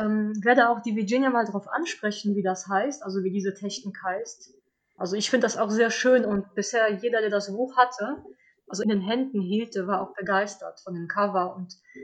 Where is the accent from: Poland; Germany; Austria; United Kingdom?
Poland; German is a second language; Ich war, glaube ich, mit 14 das letzte Mal in Polen und da haben sie mich auch schon gefragt, woher ich komme, weil ich klinge nicht wie aus Polen, aber ne, und hier werde ich immer gefragt, woher ich komme, weil mein Akzent ja auch nicht ganz deutsch klingt.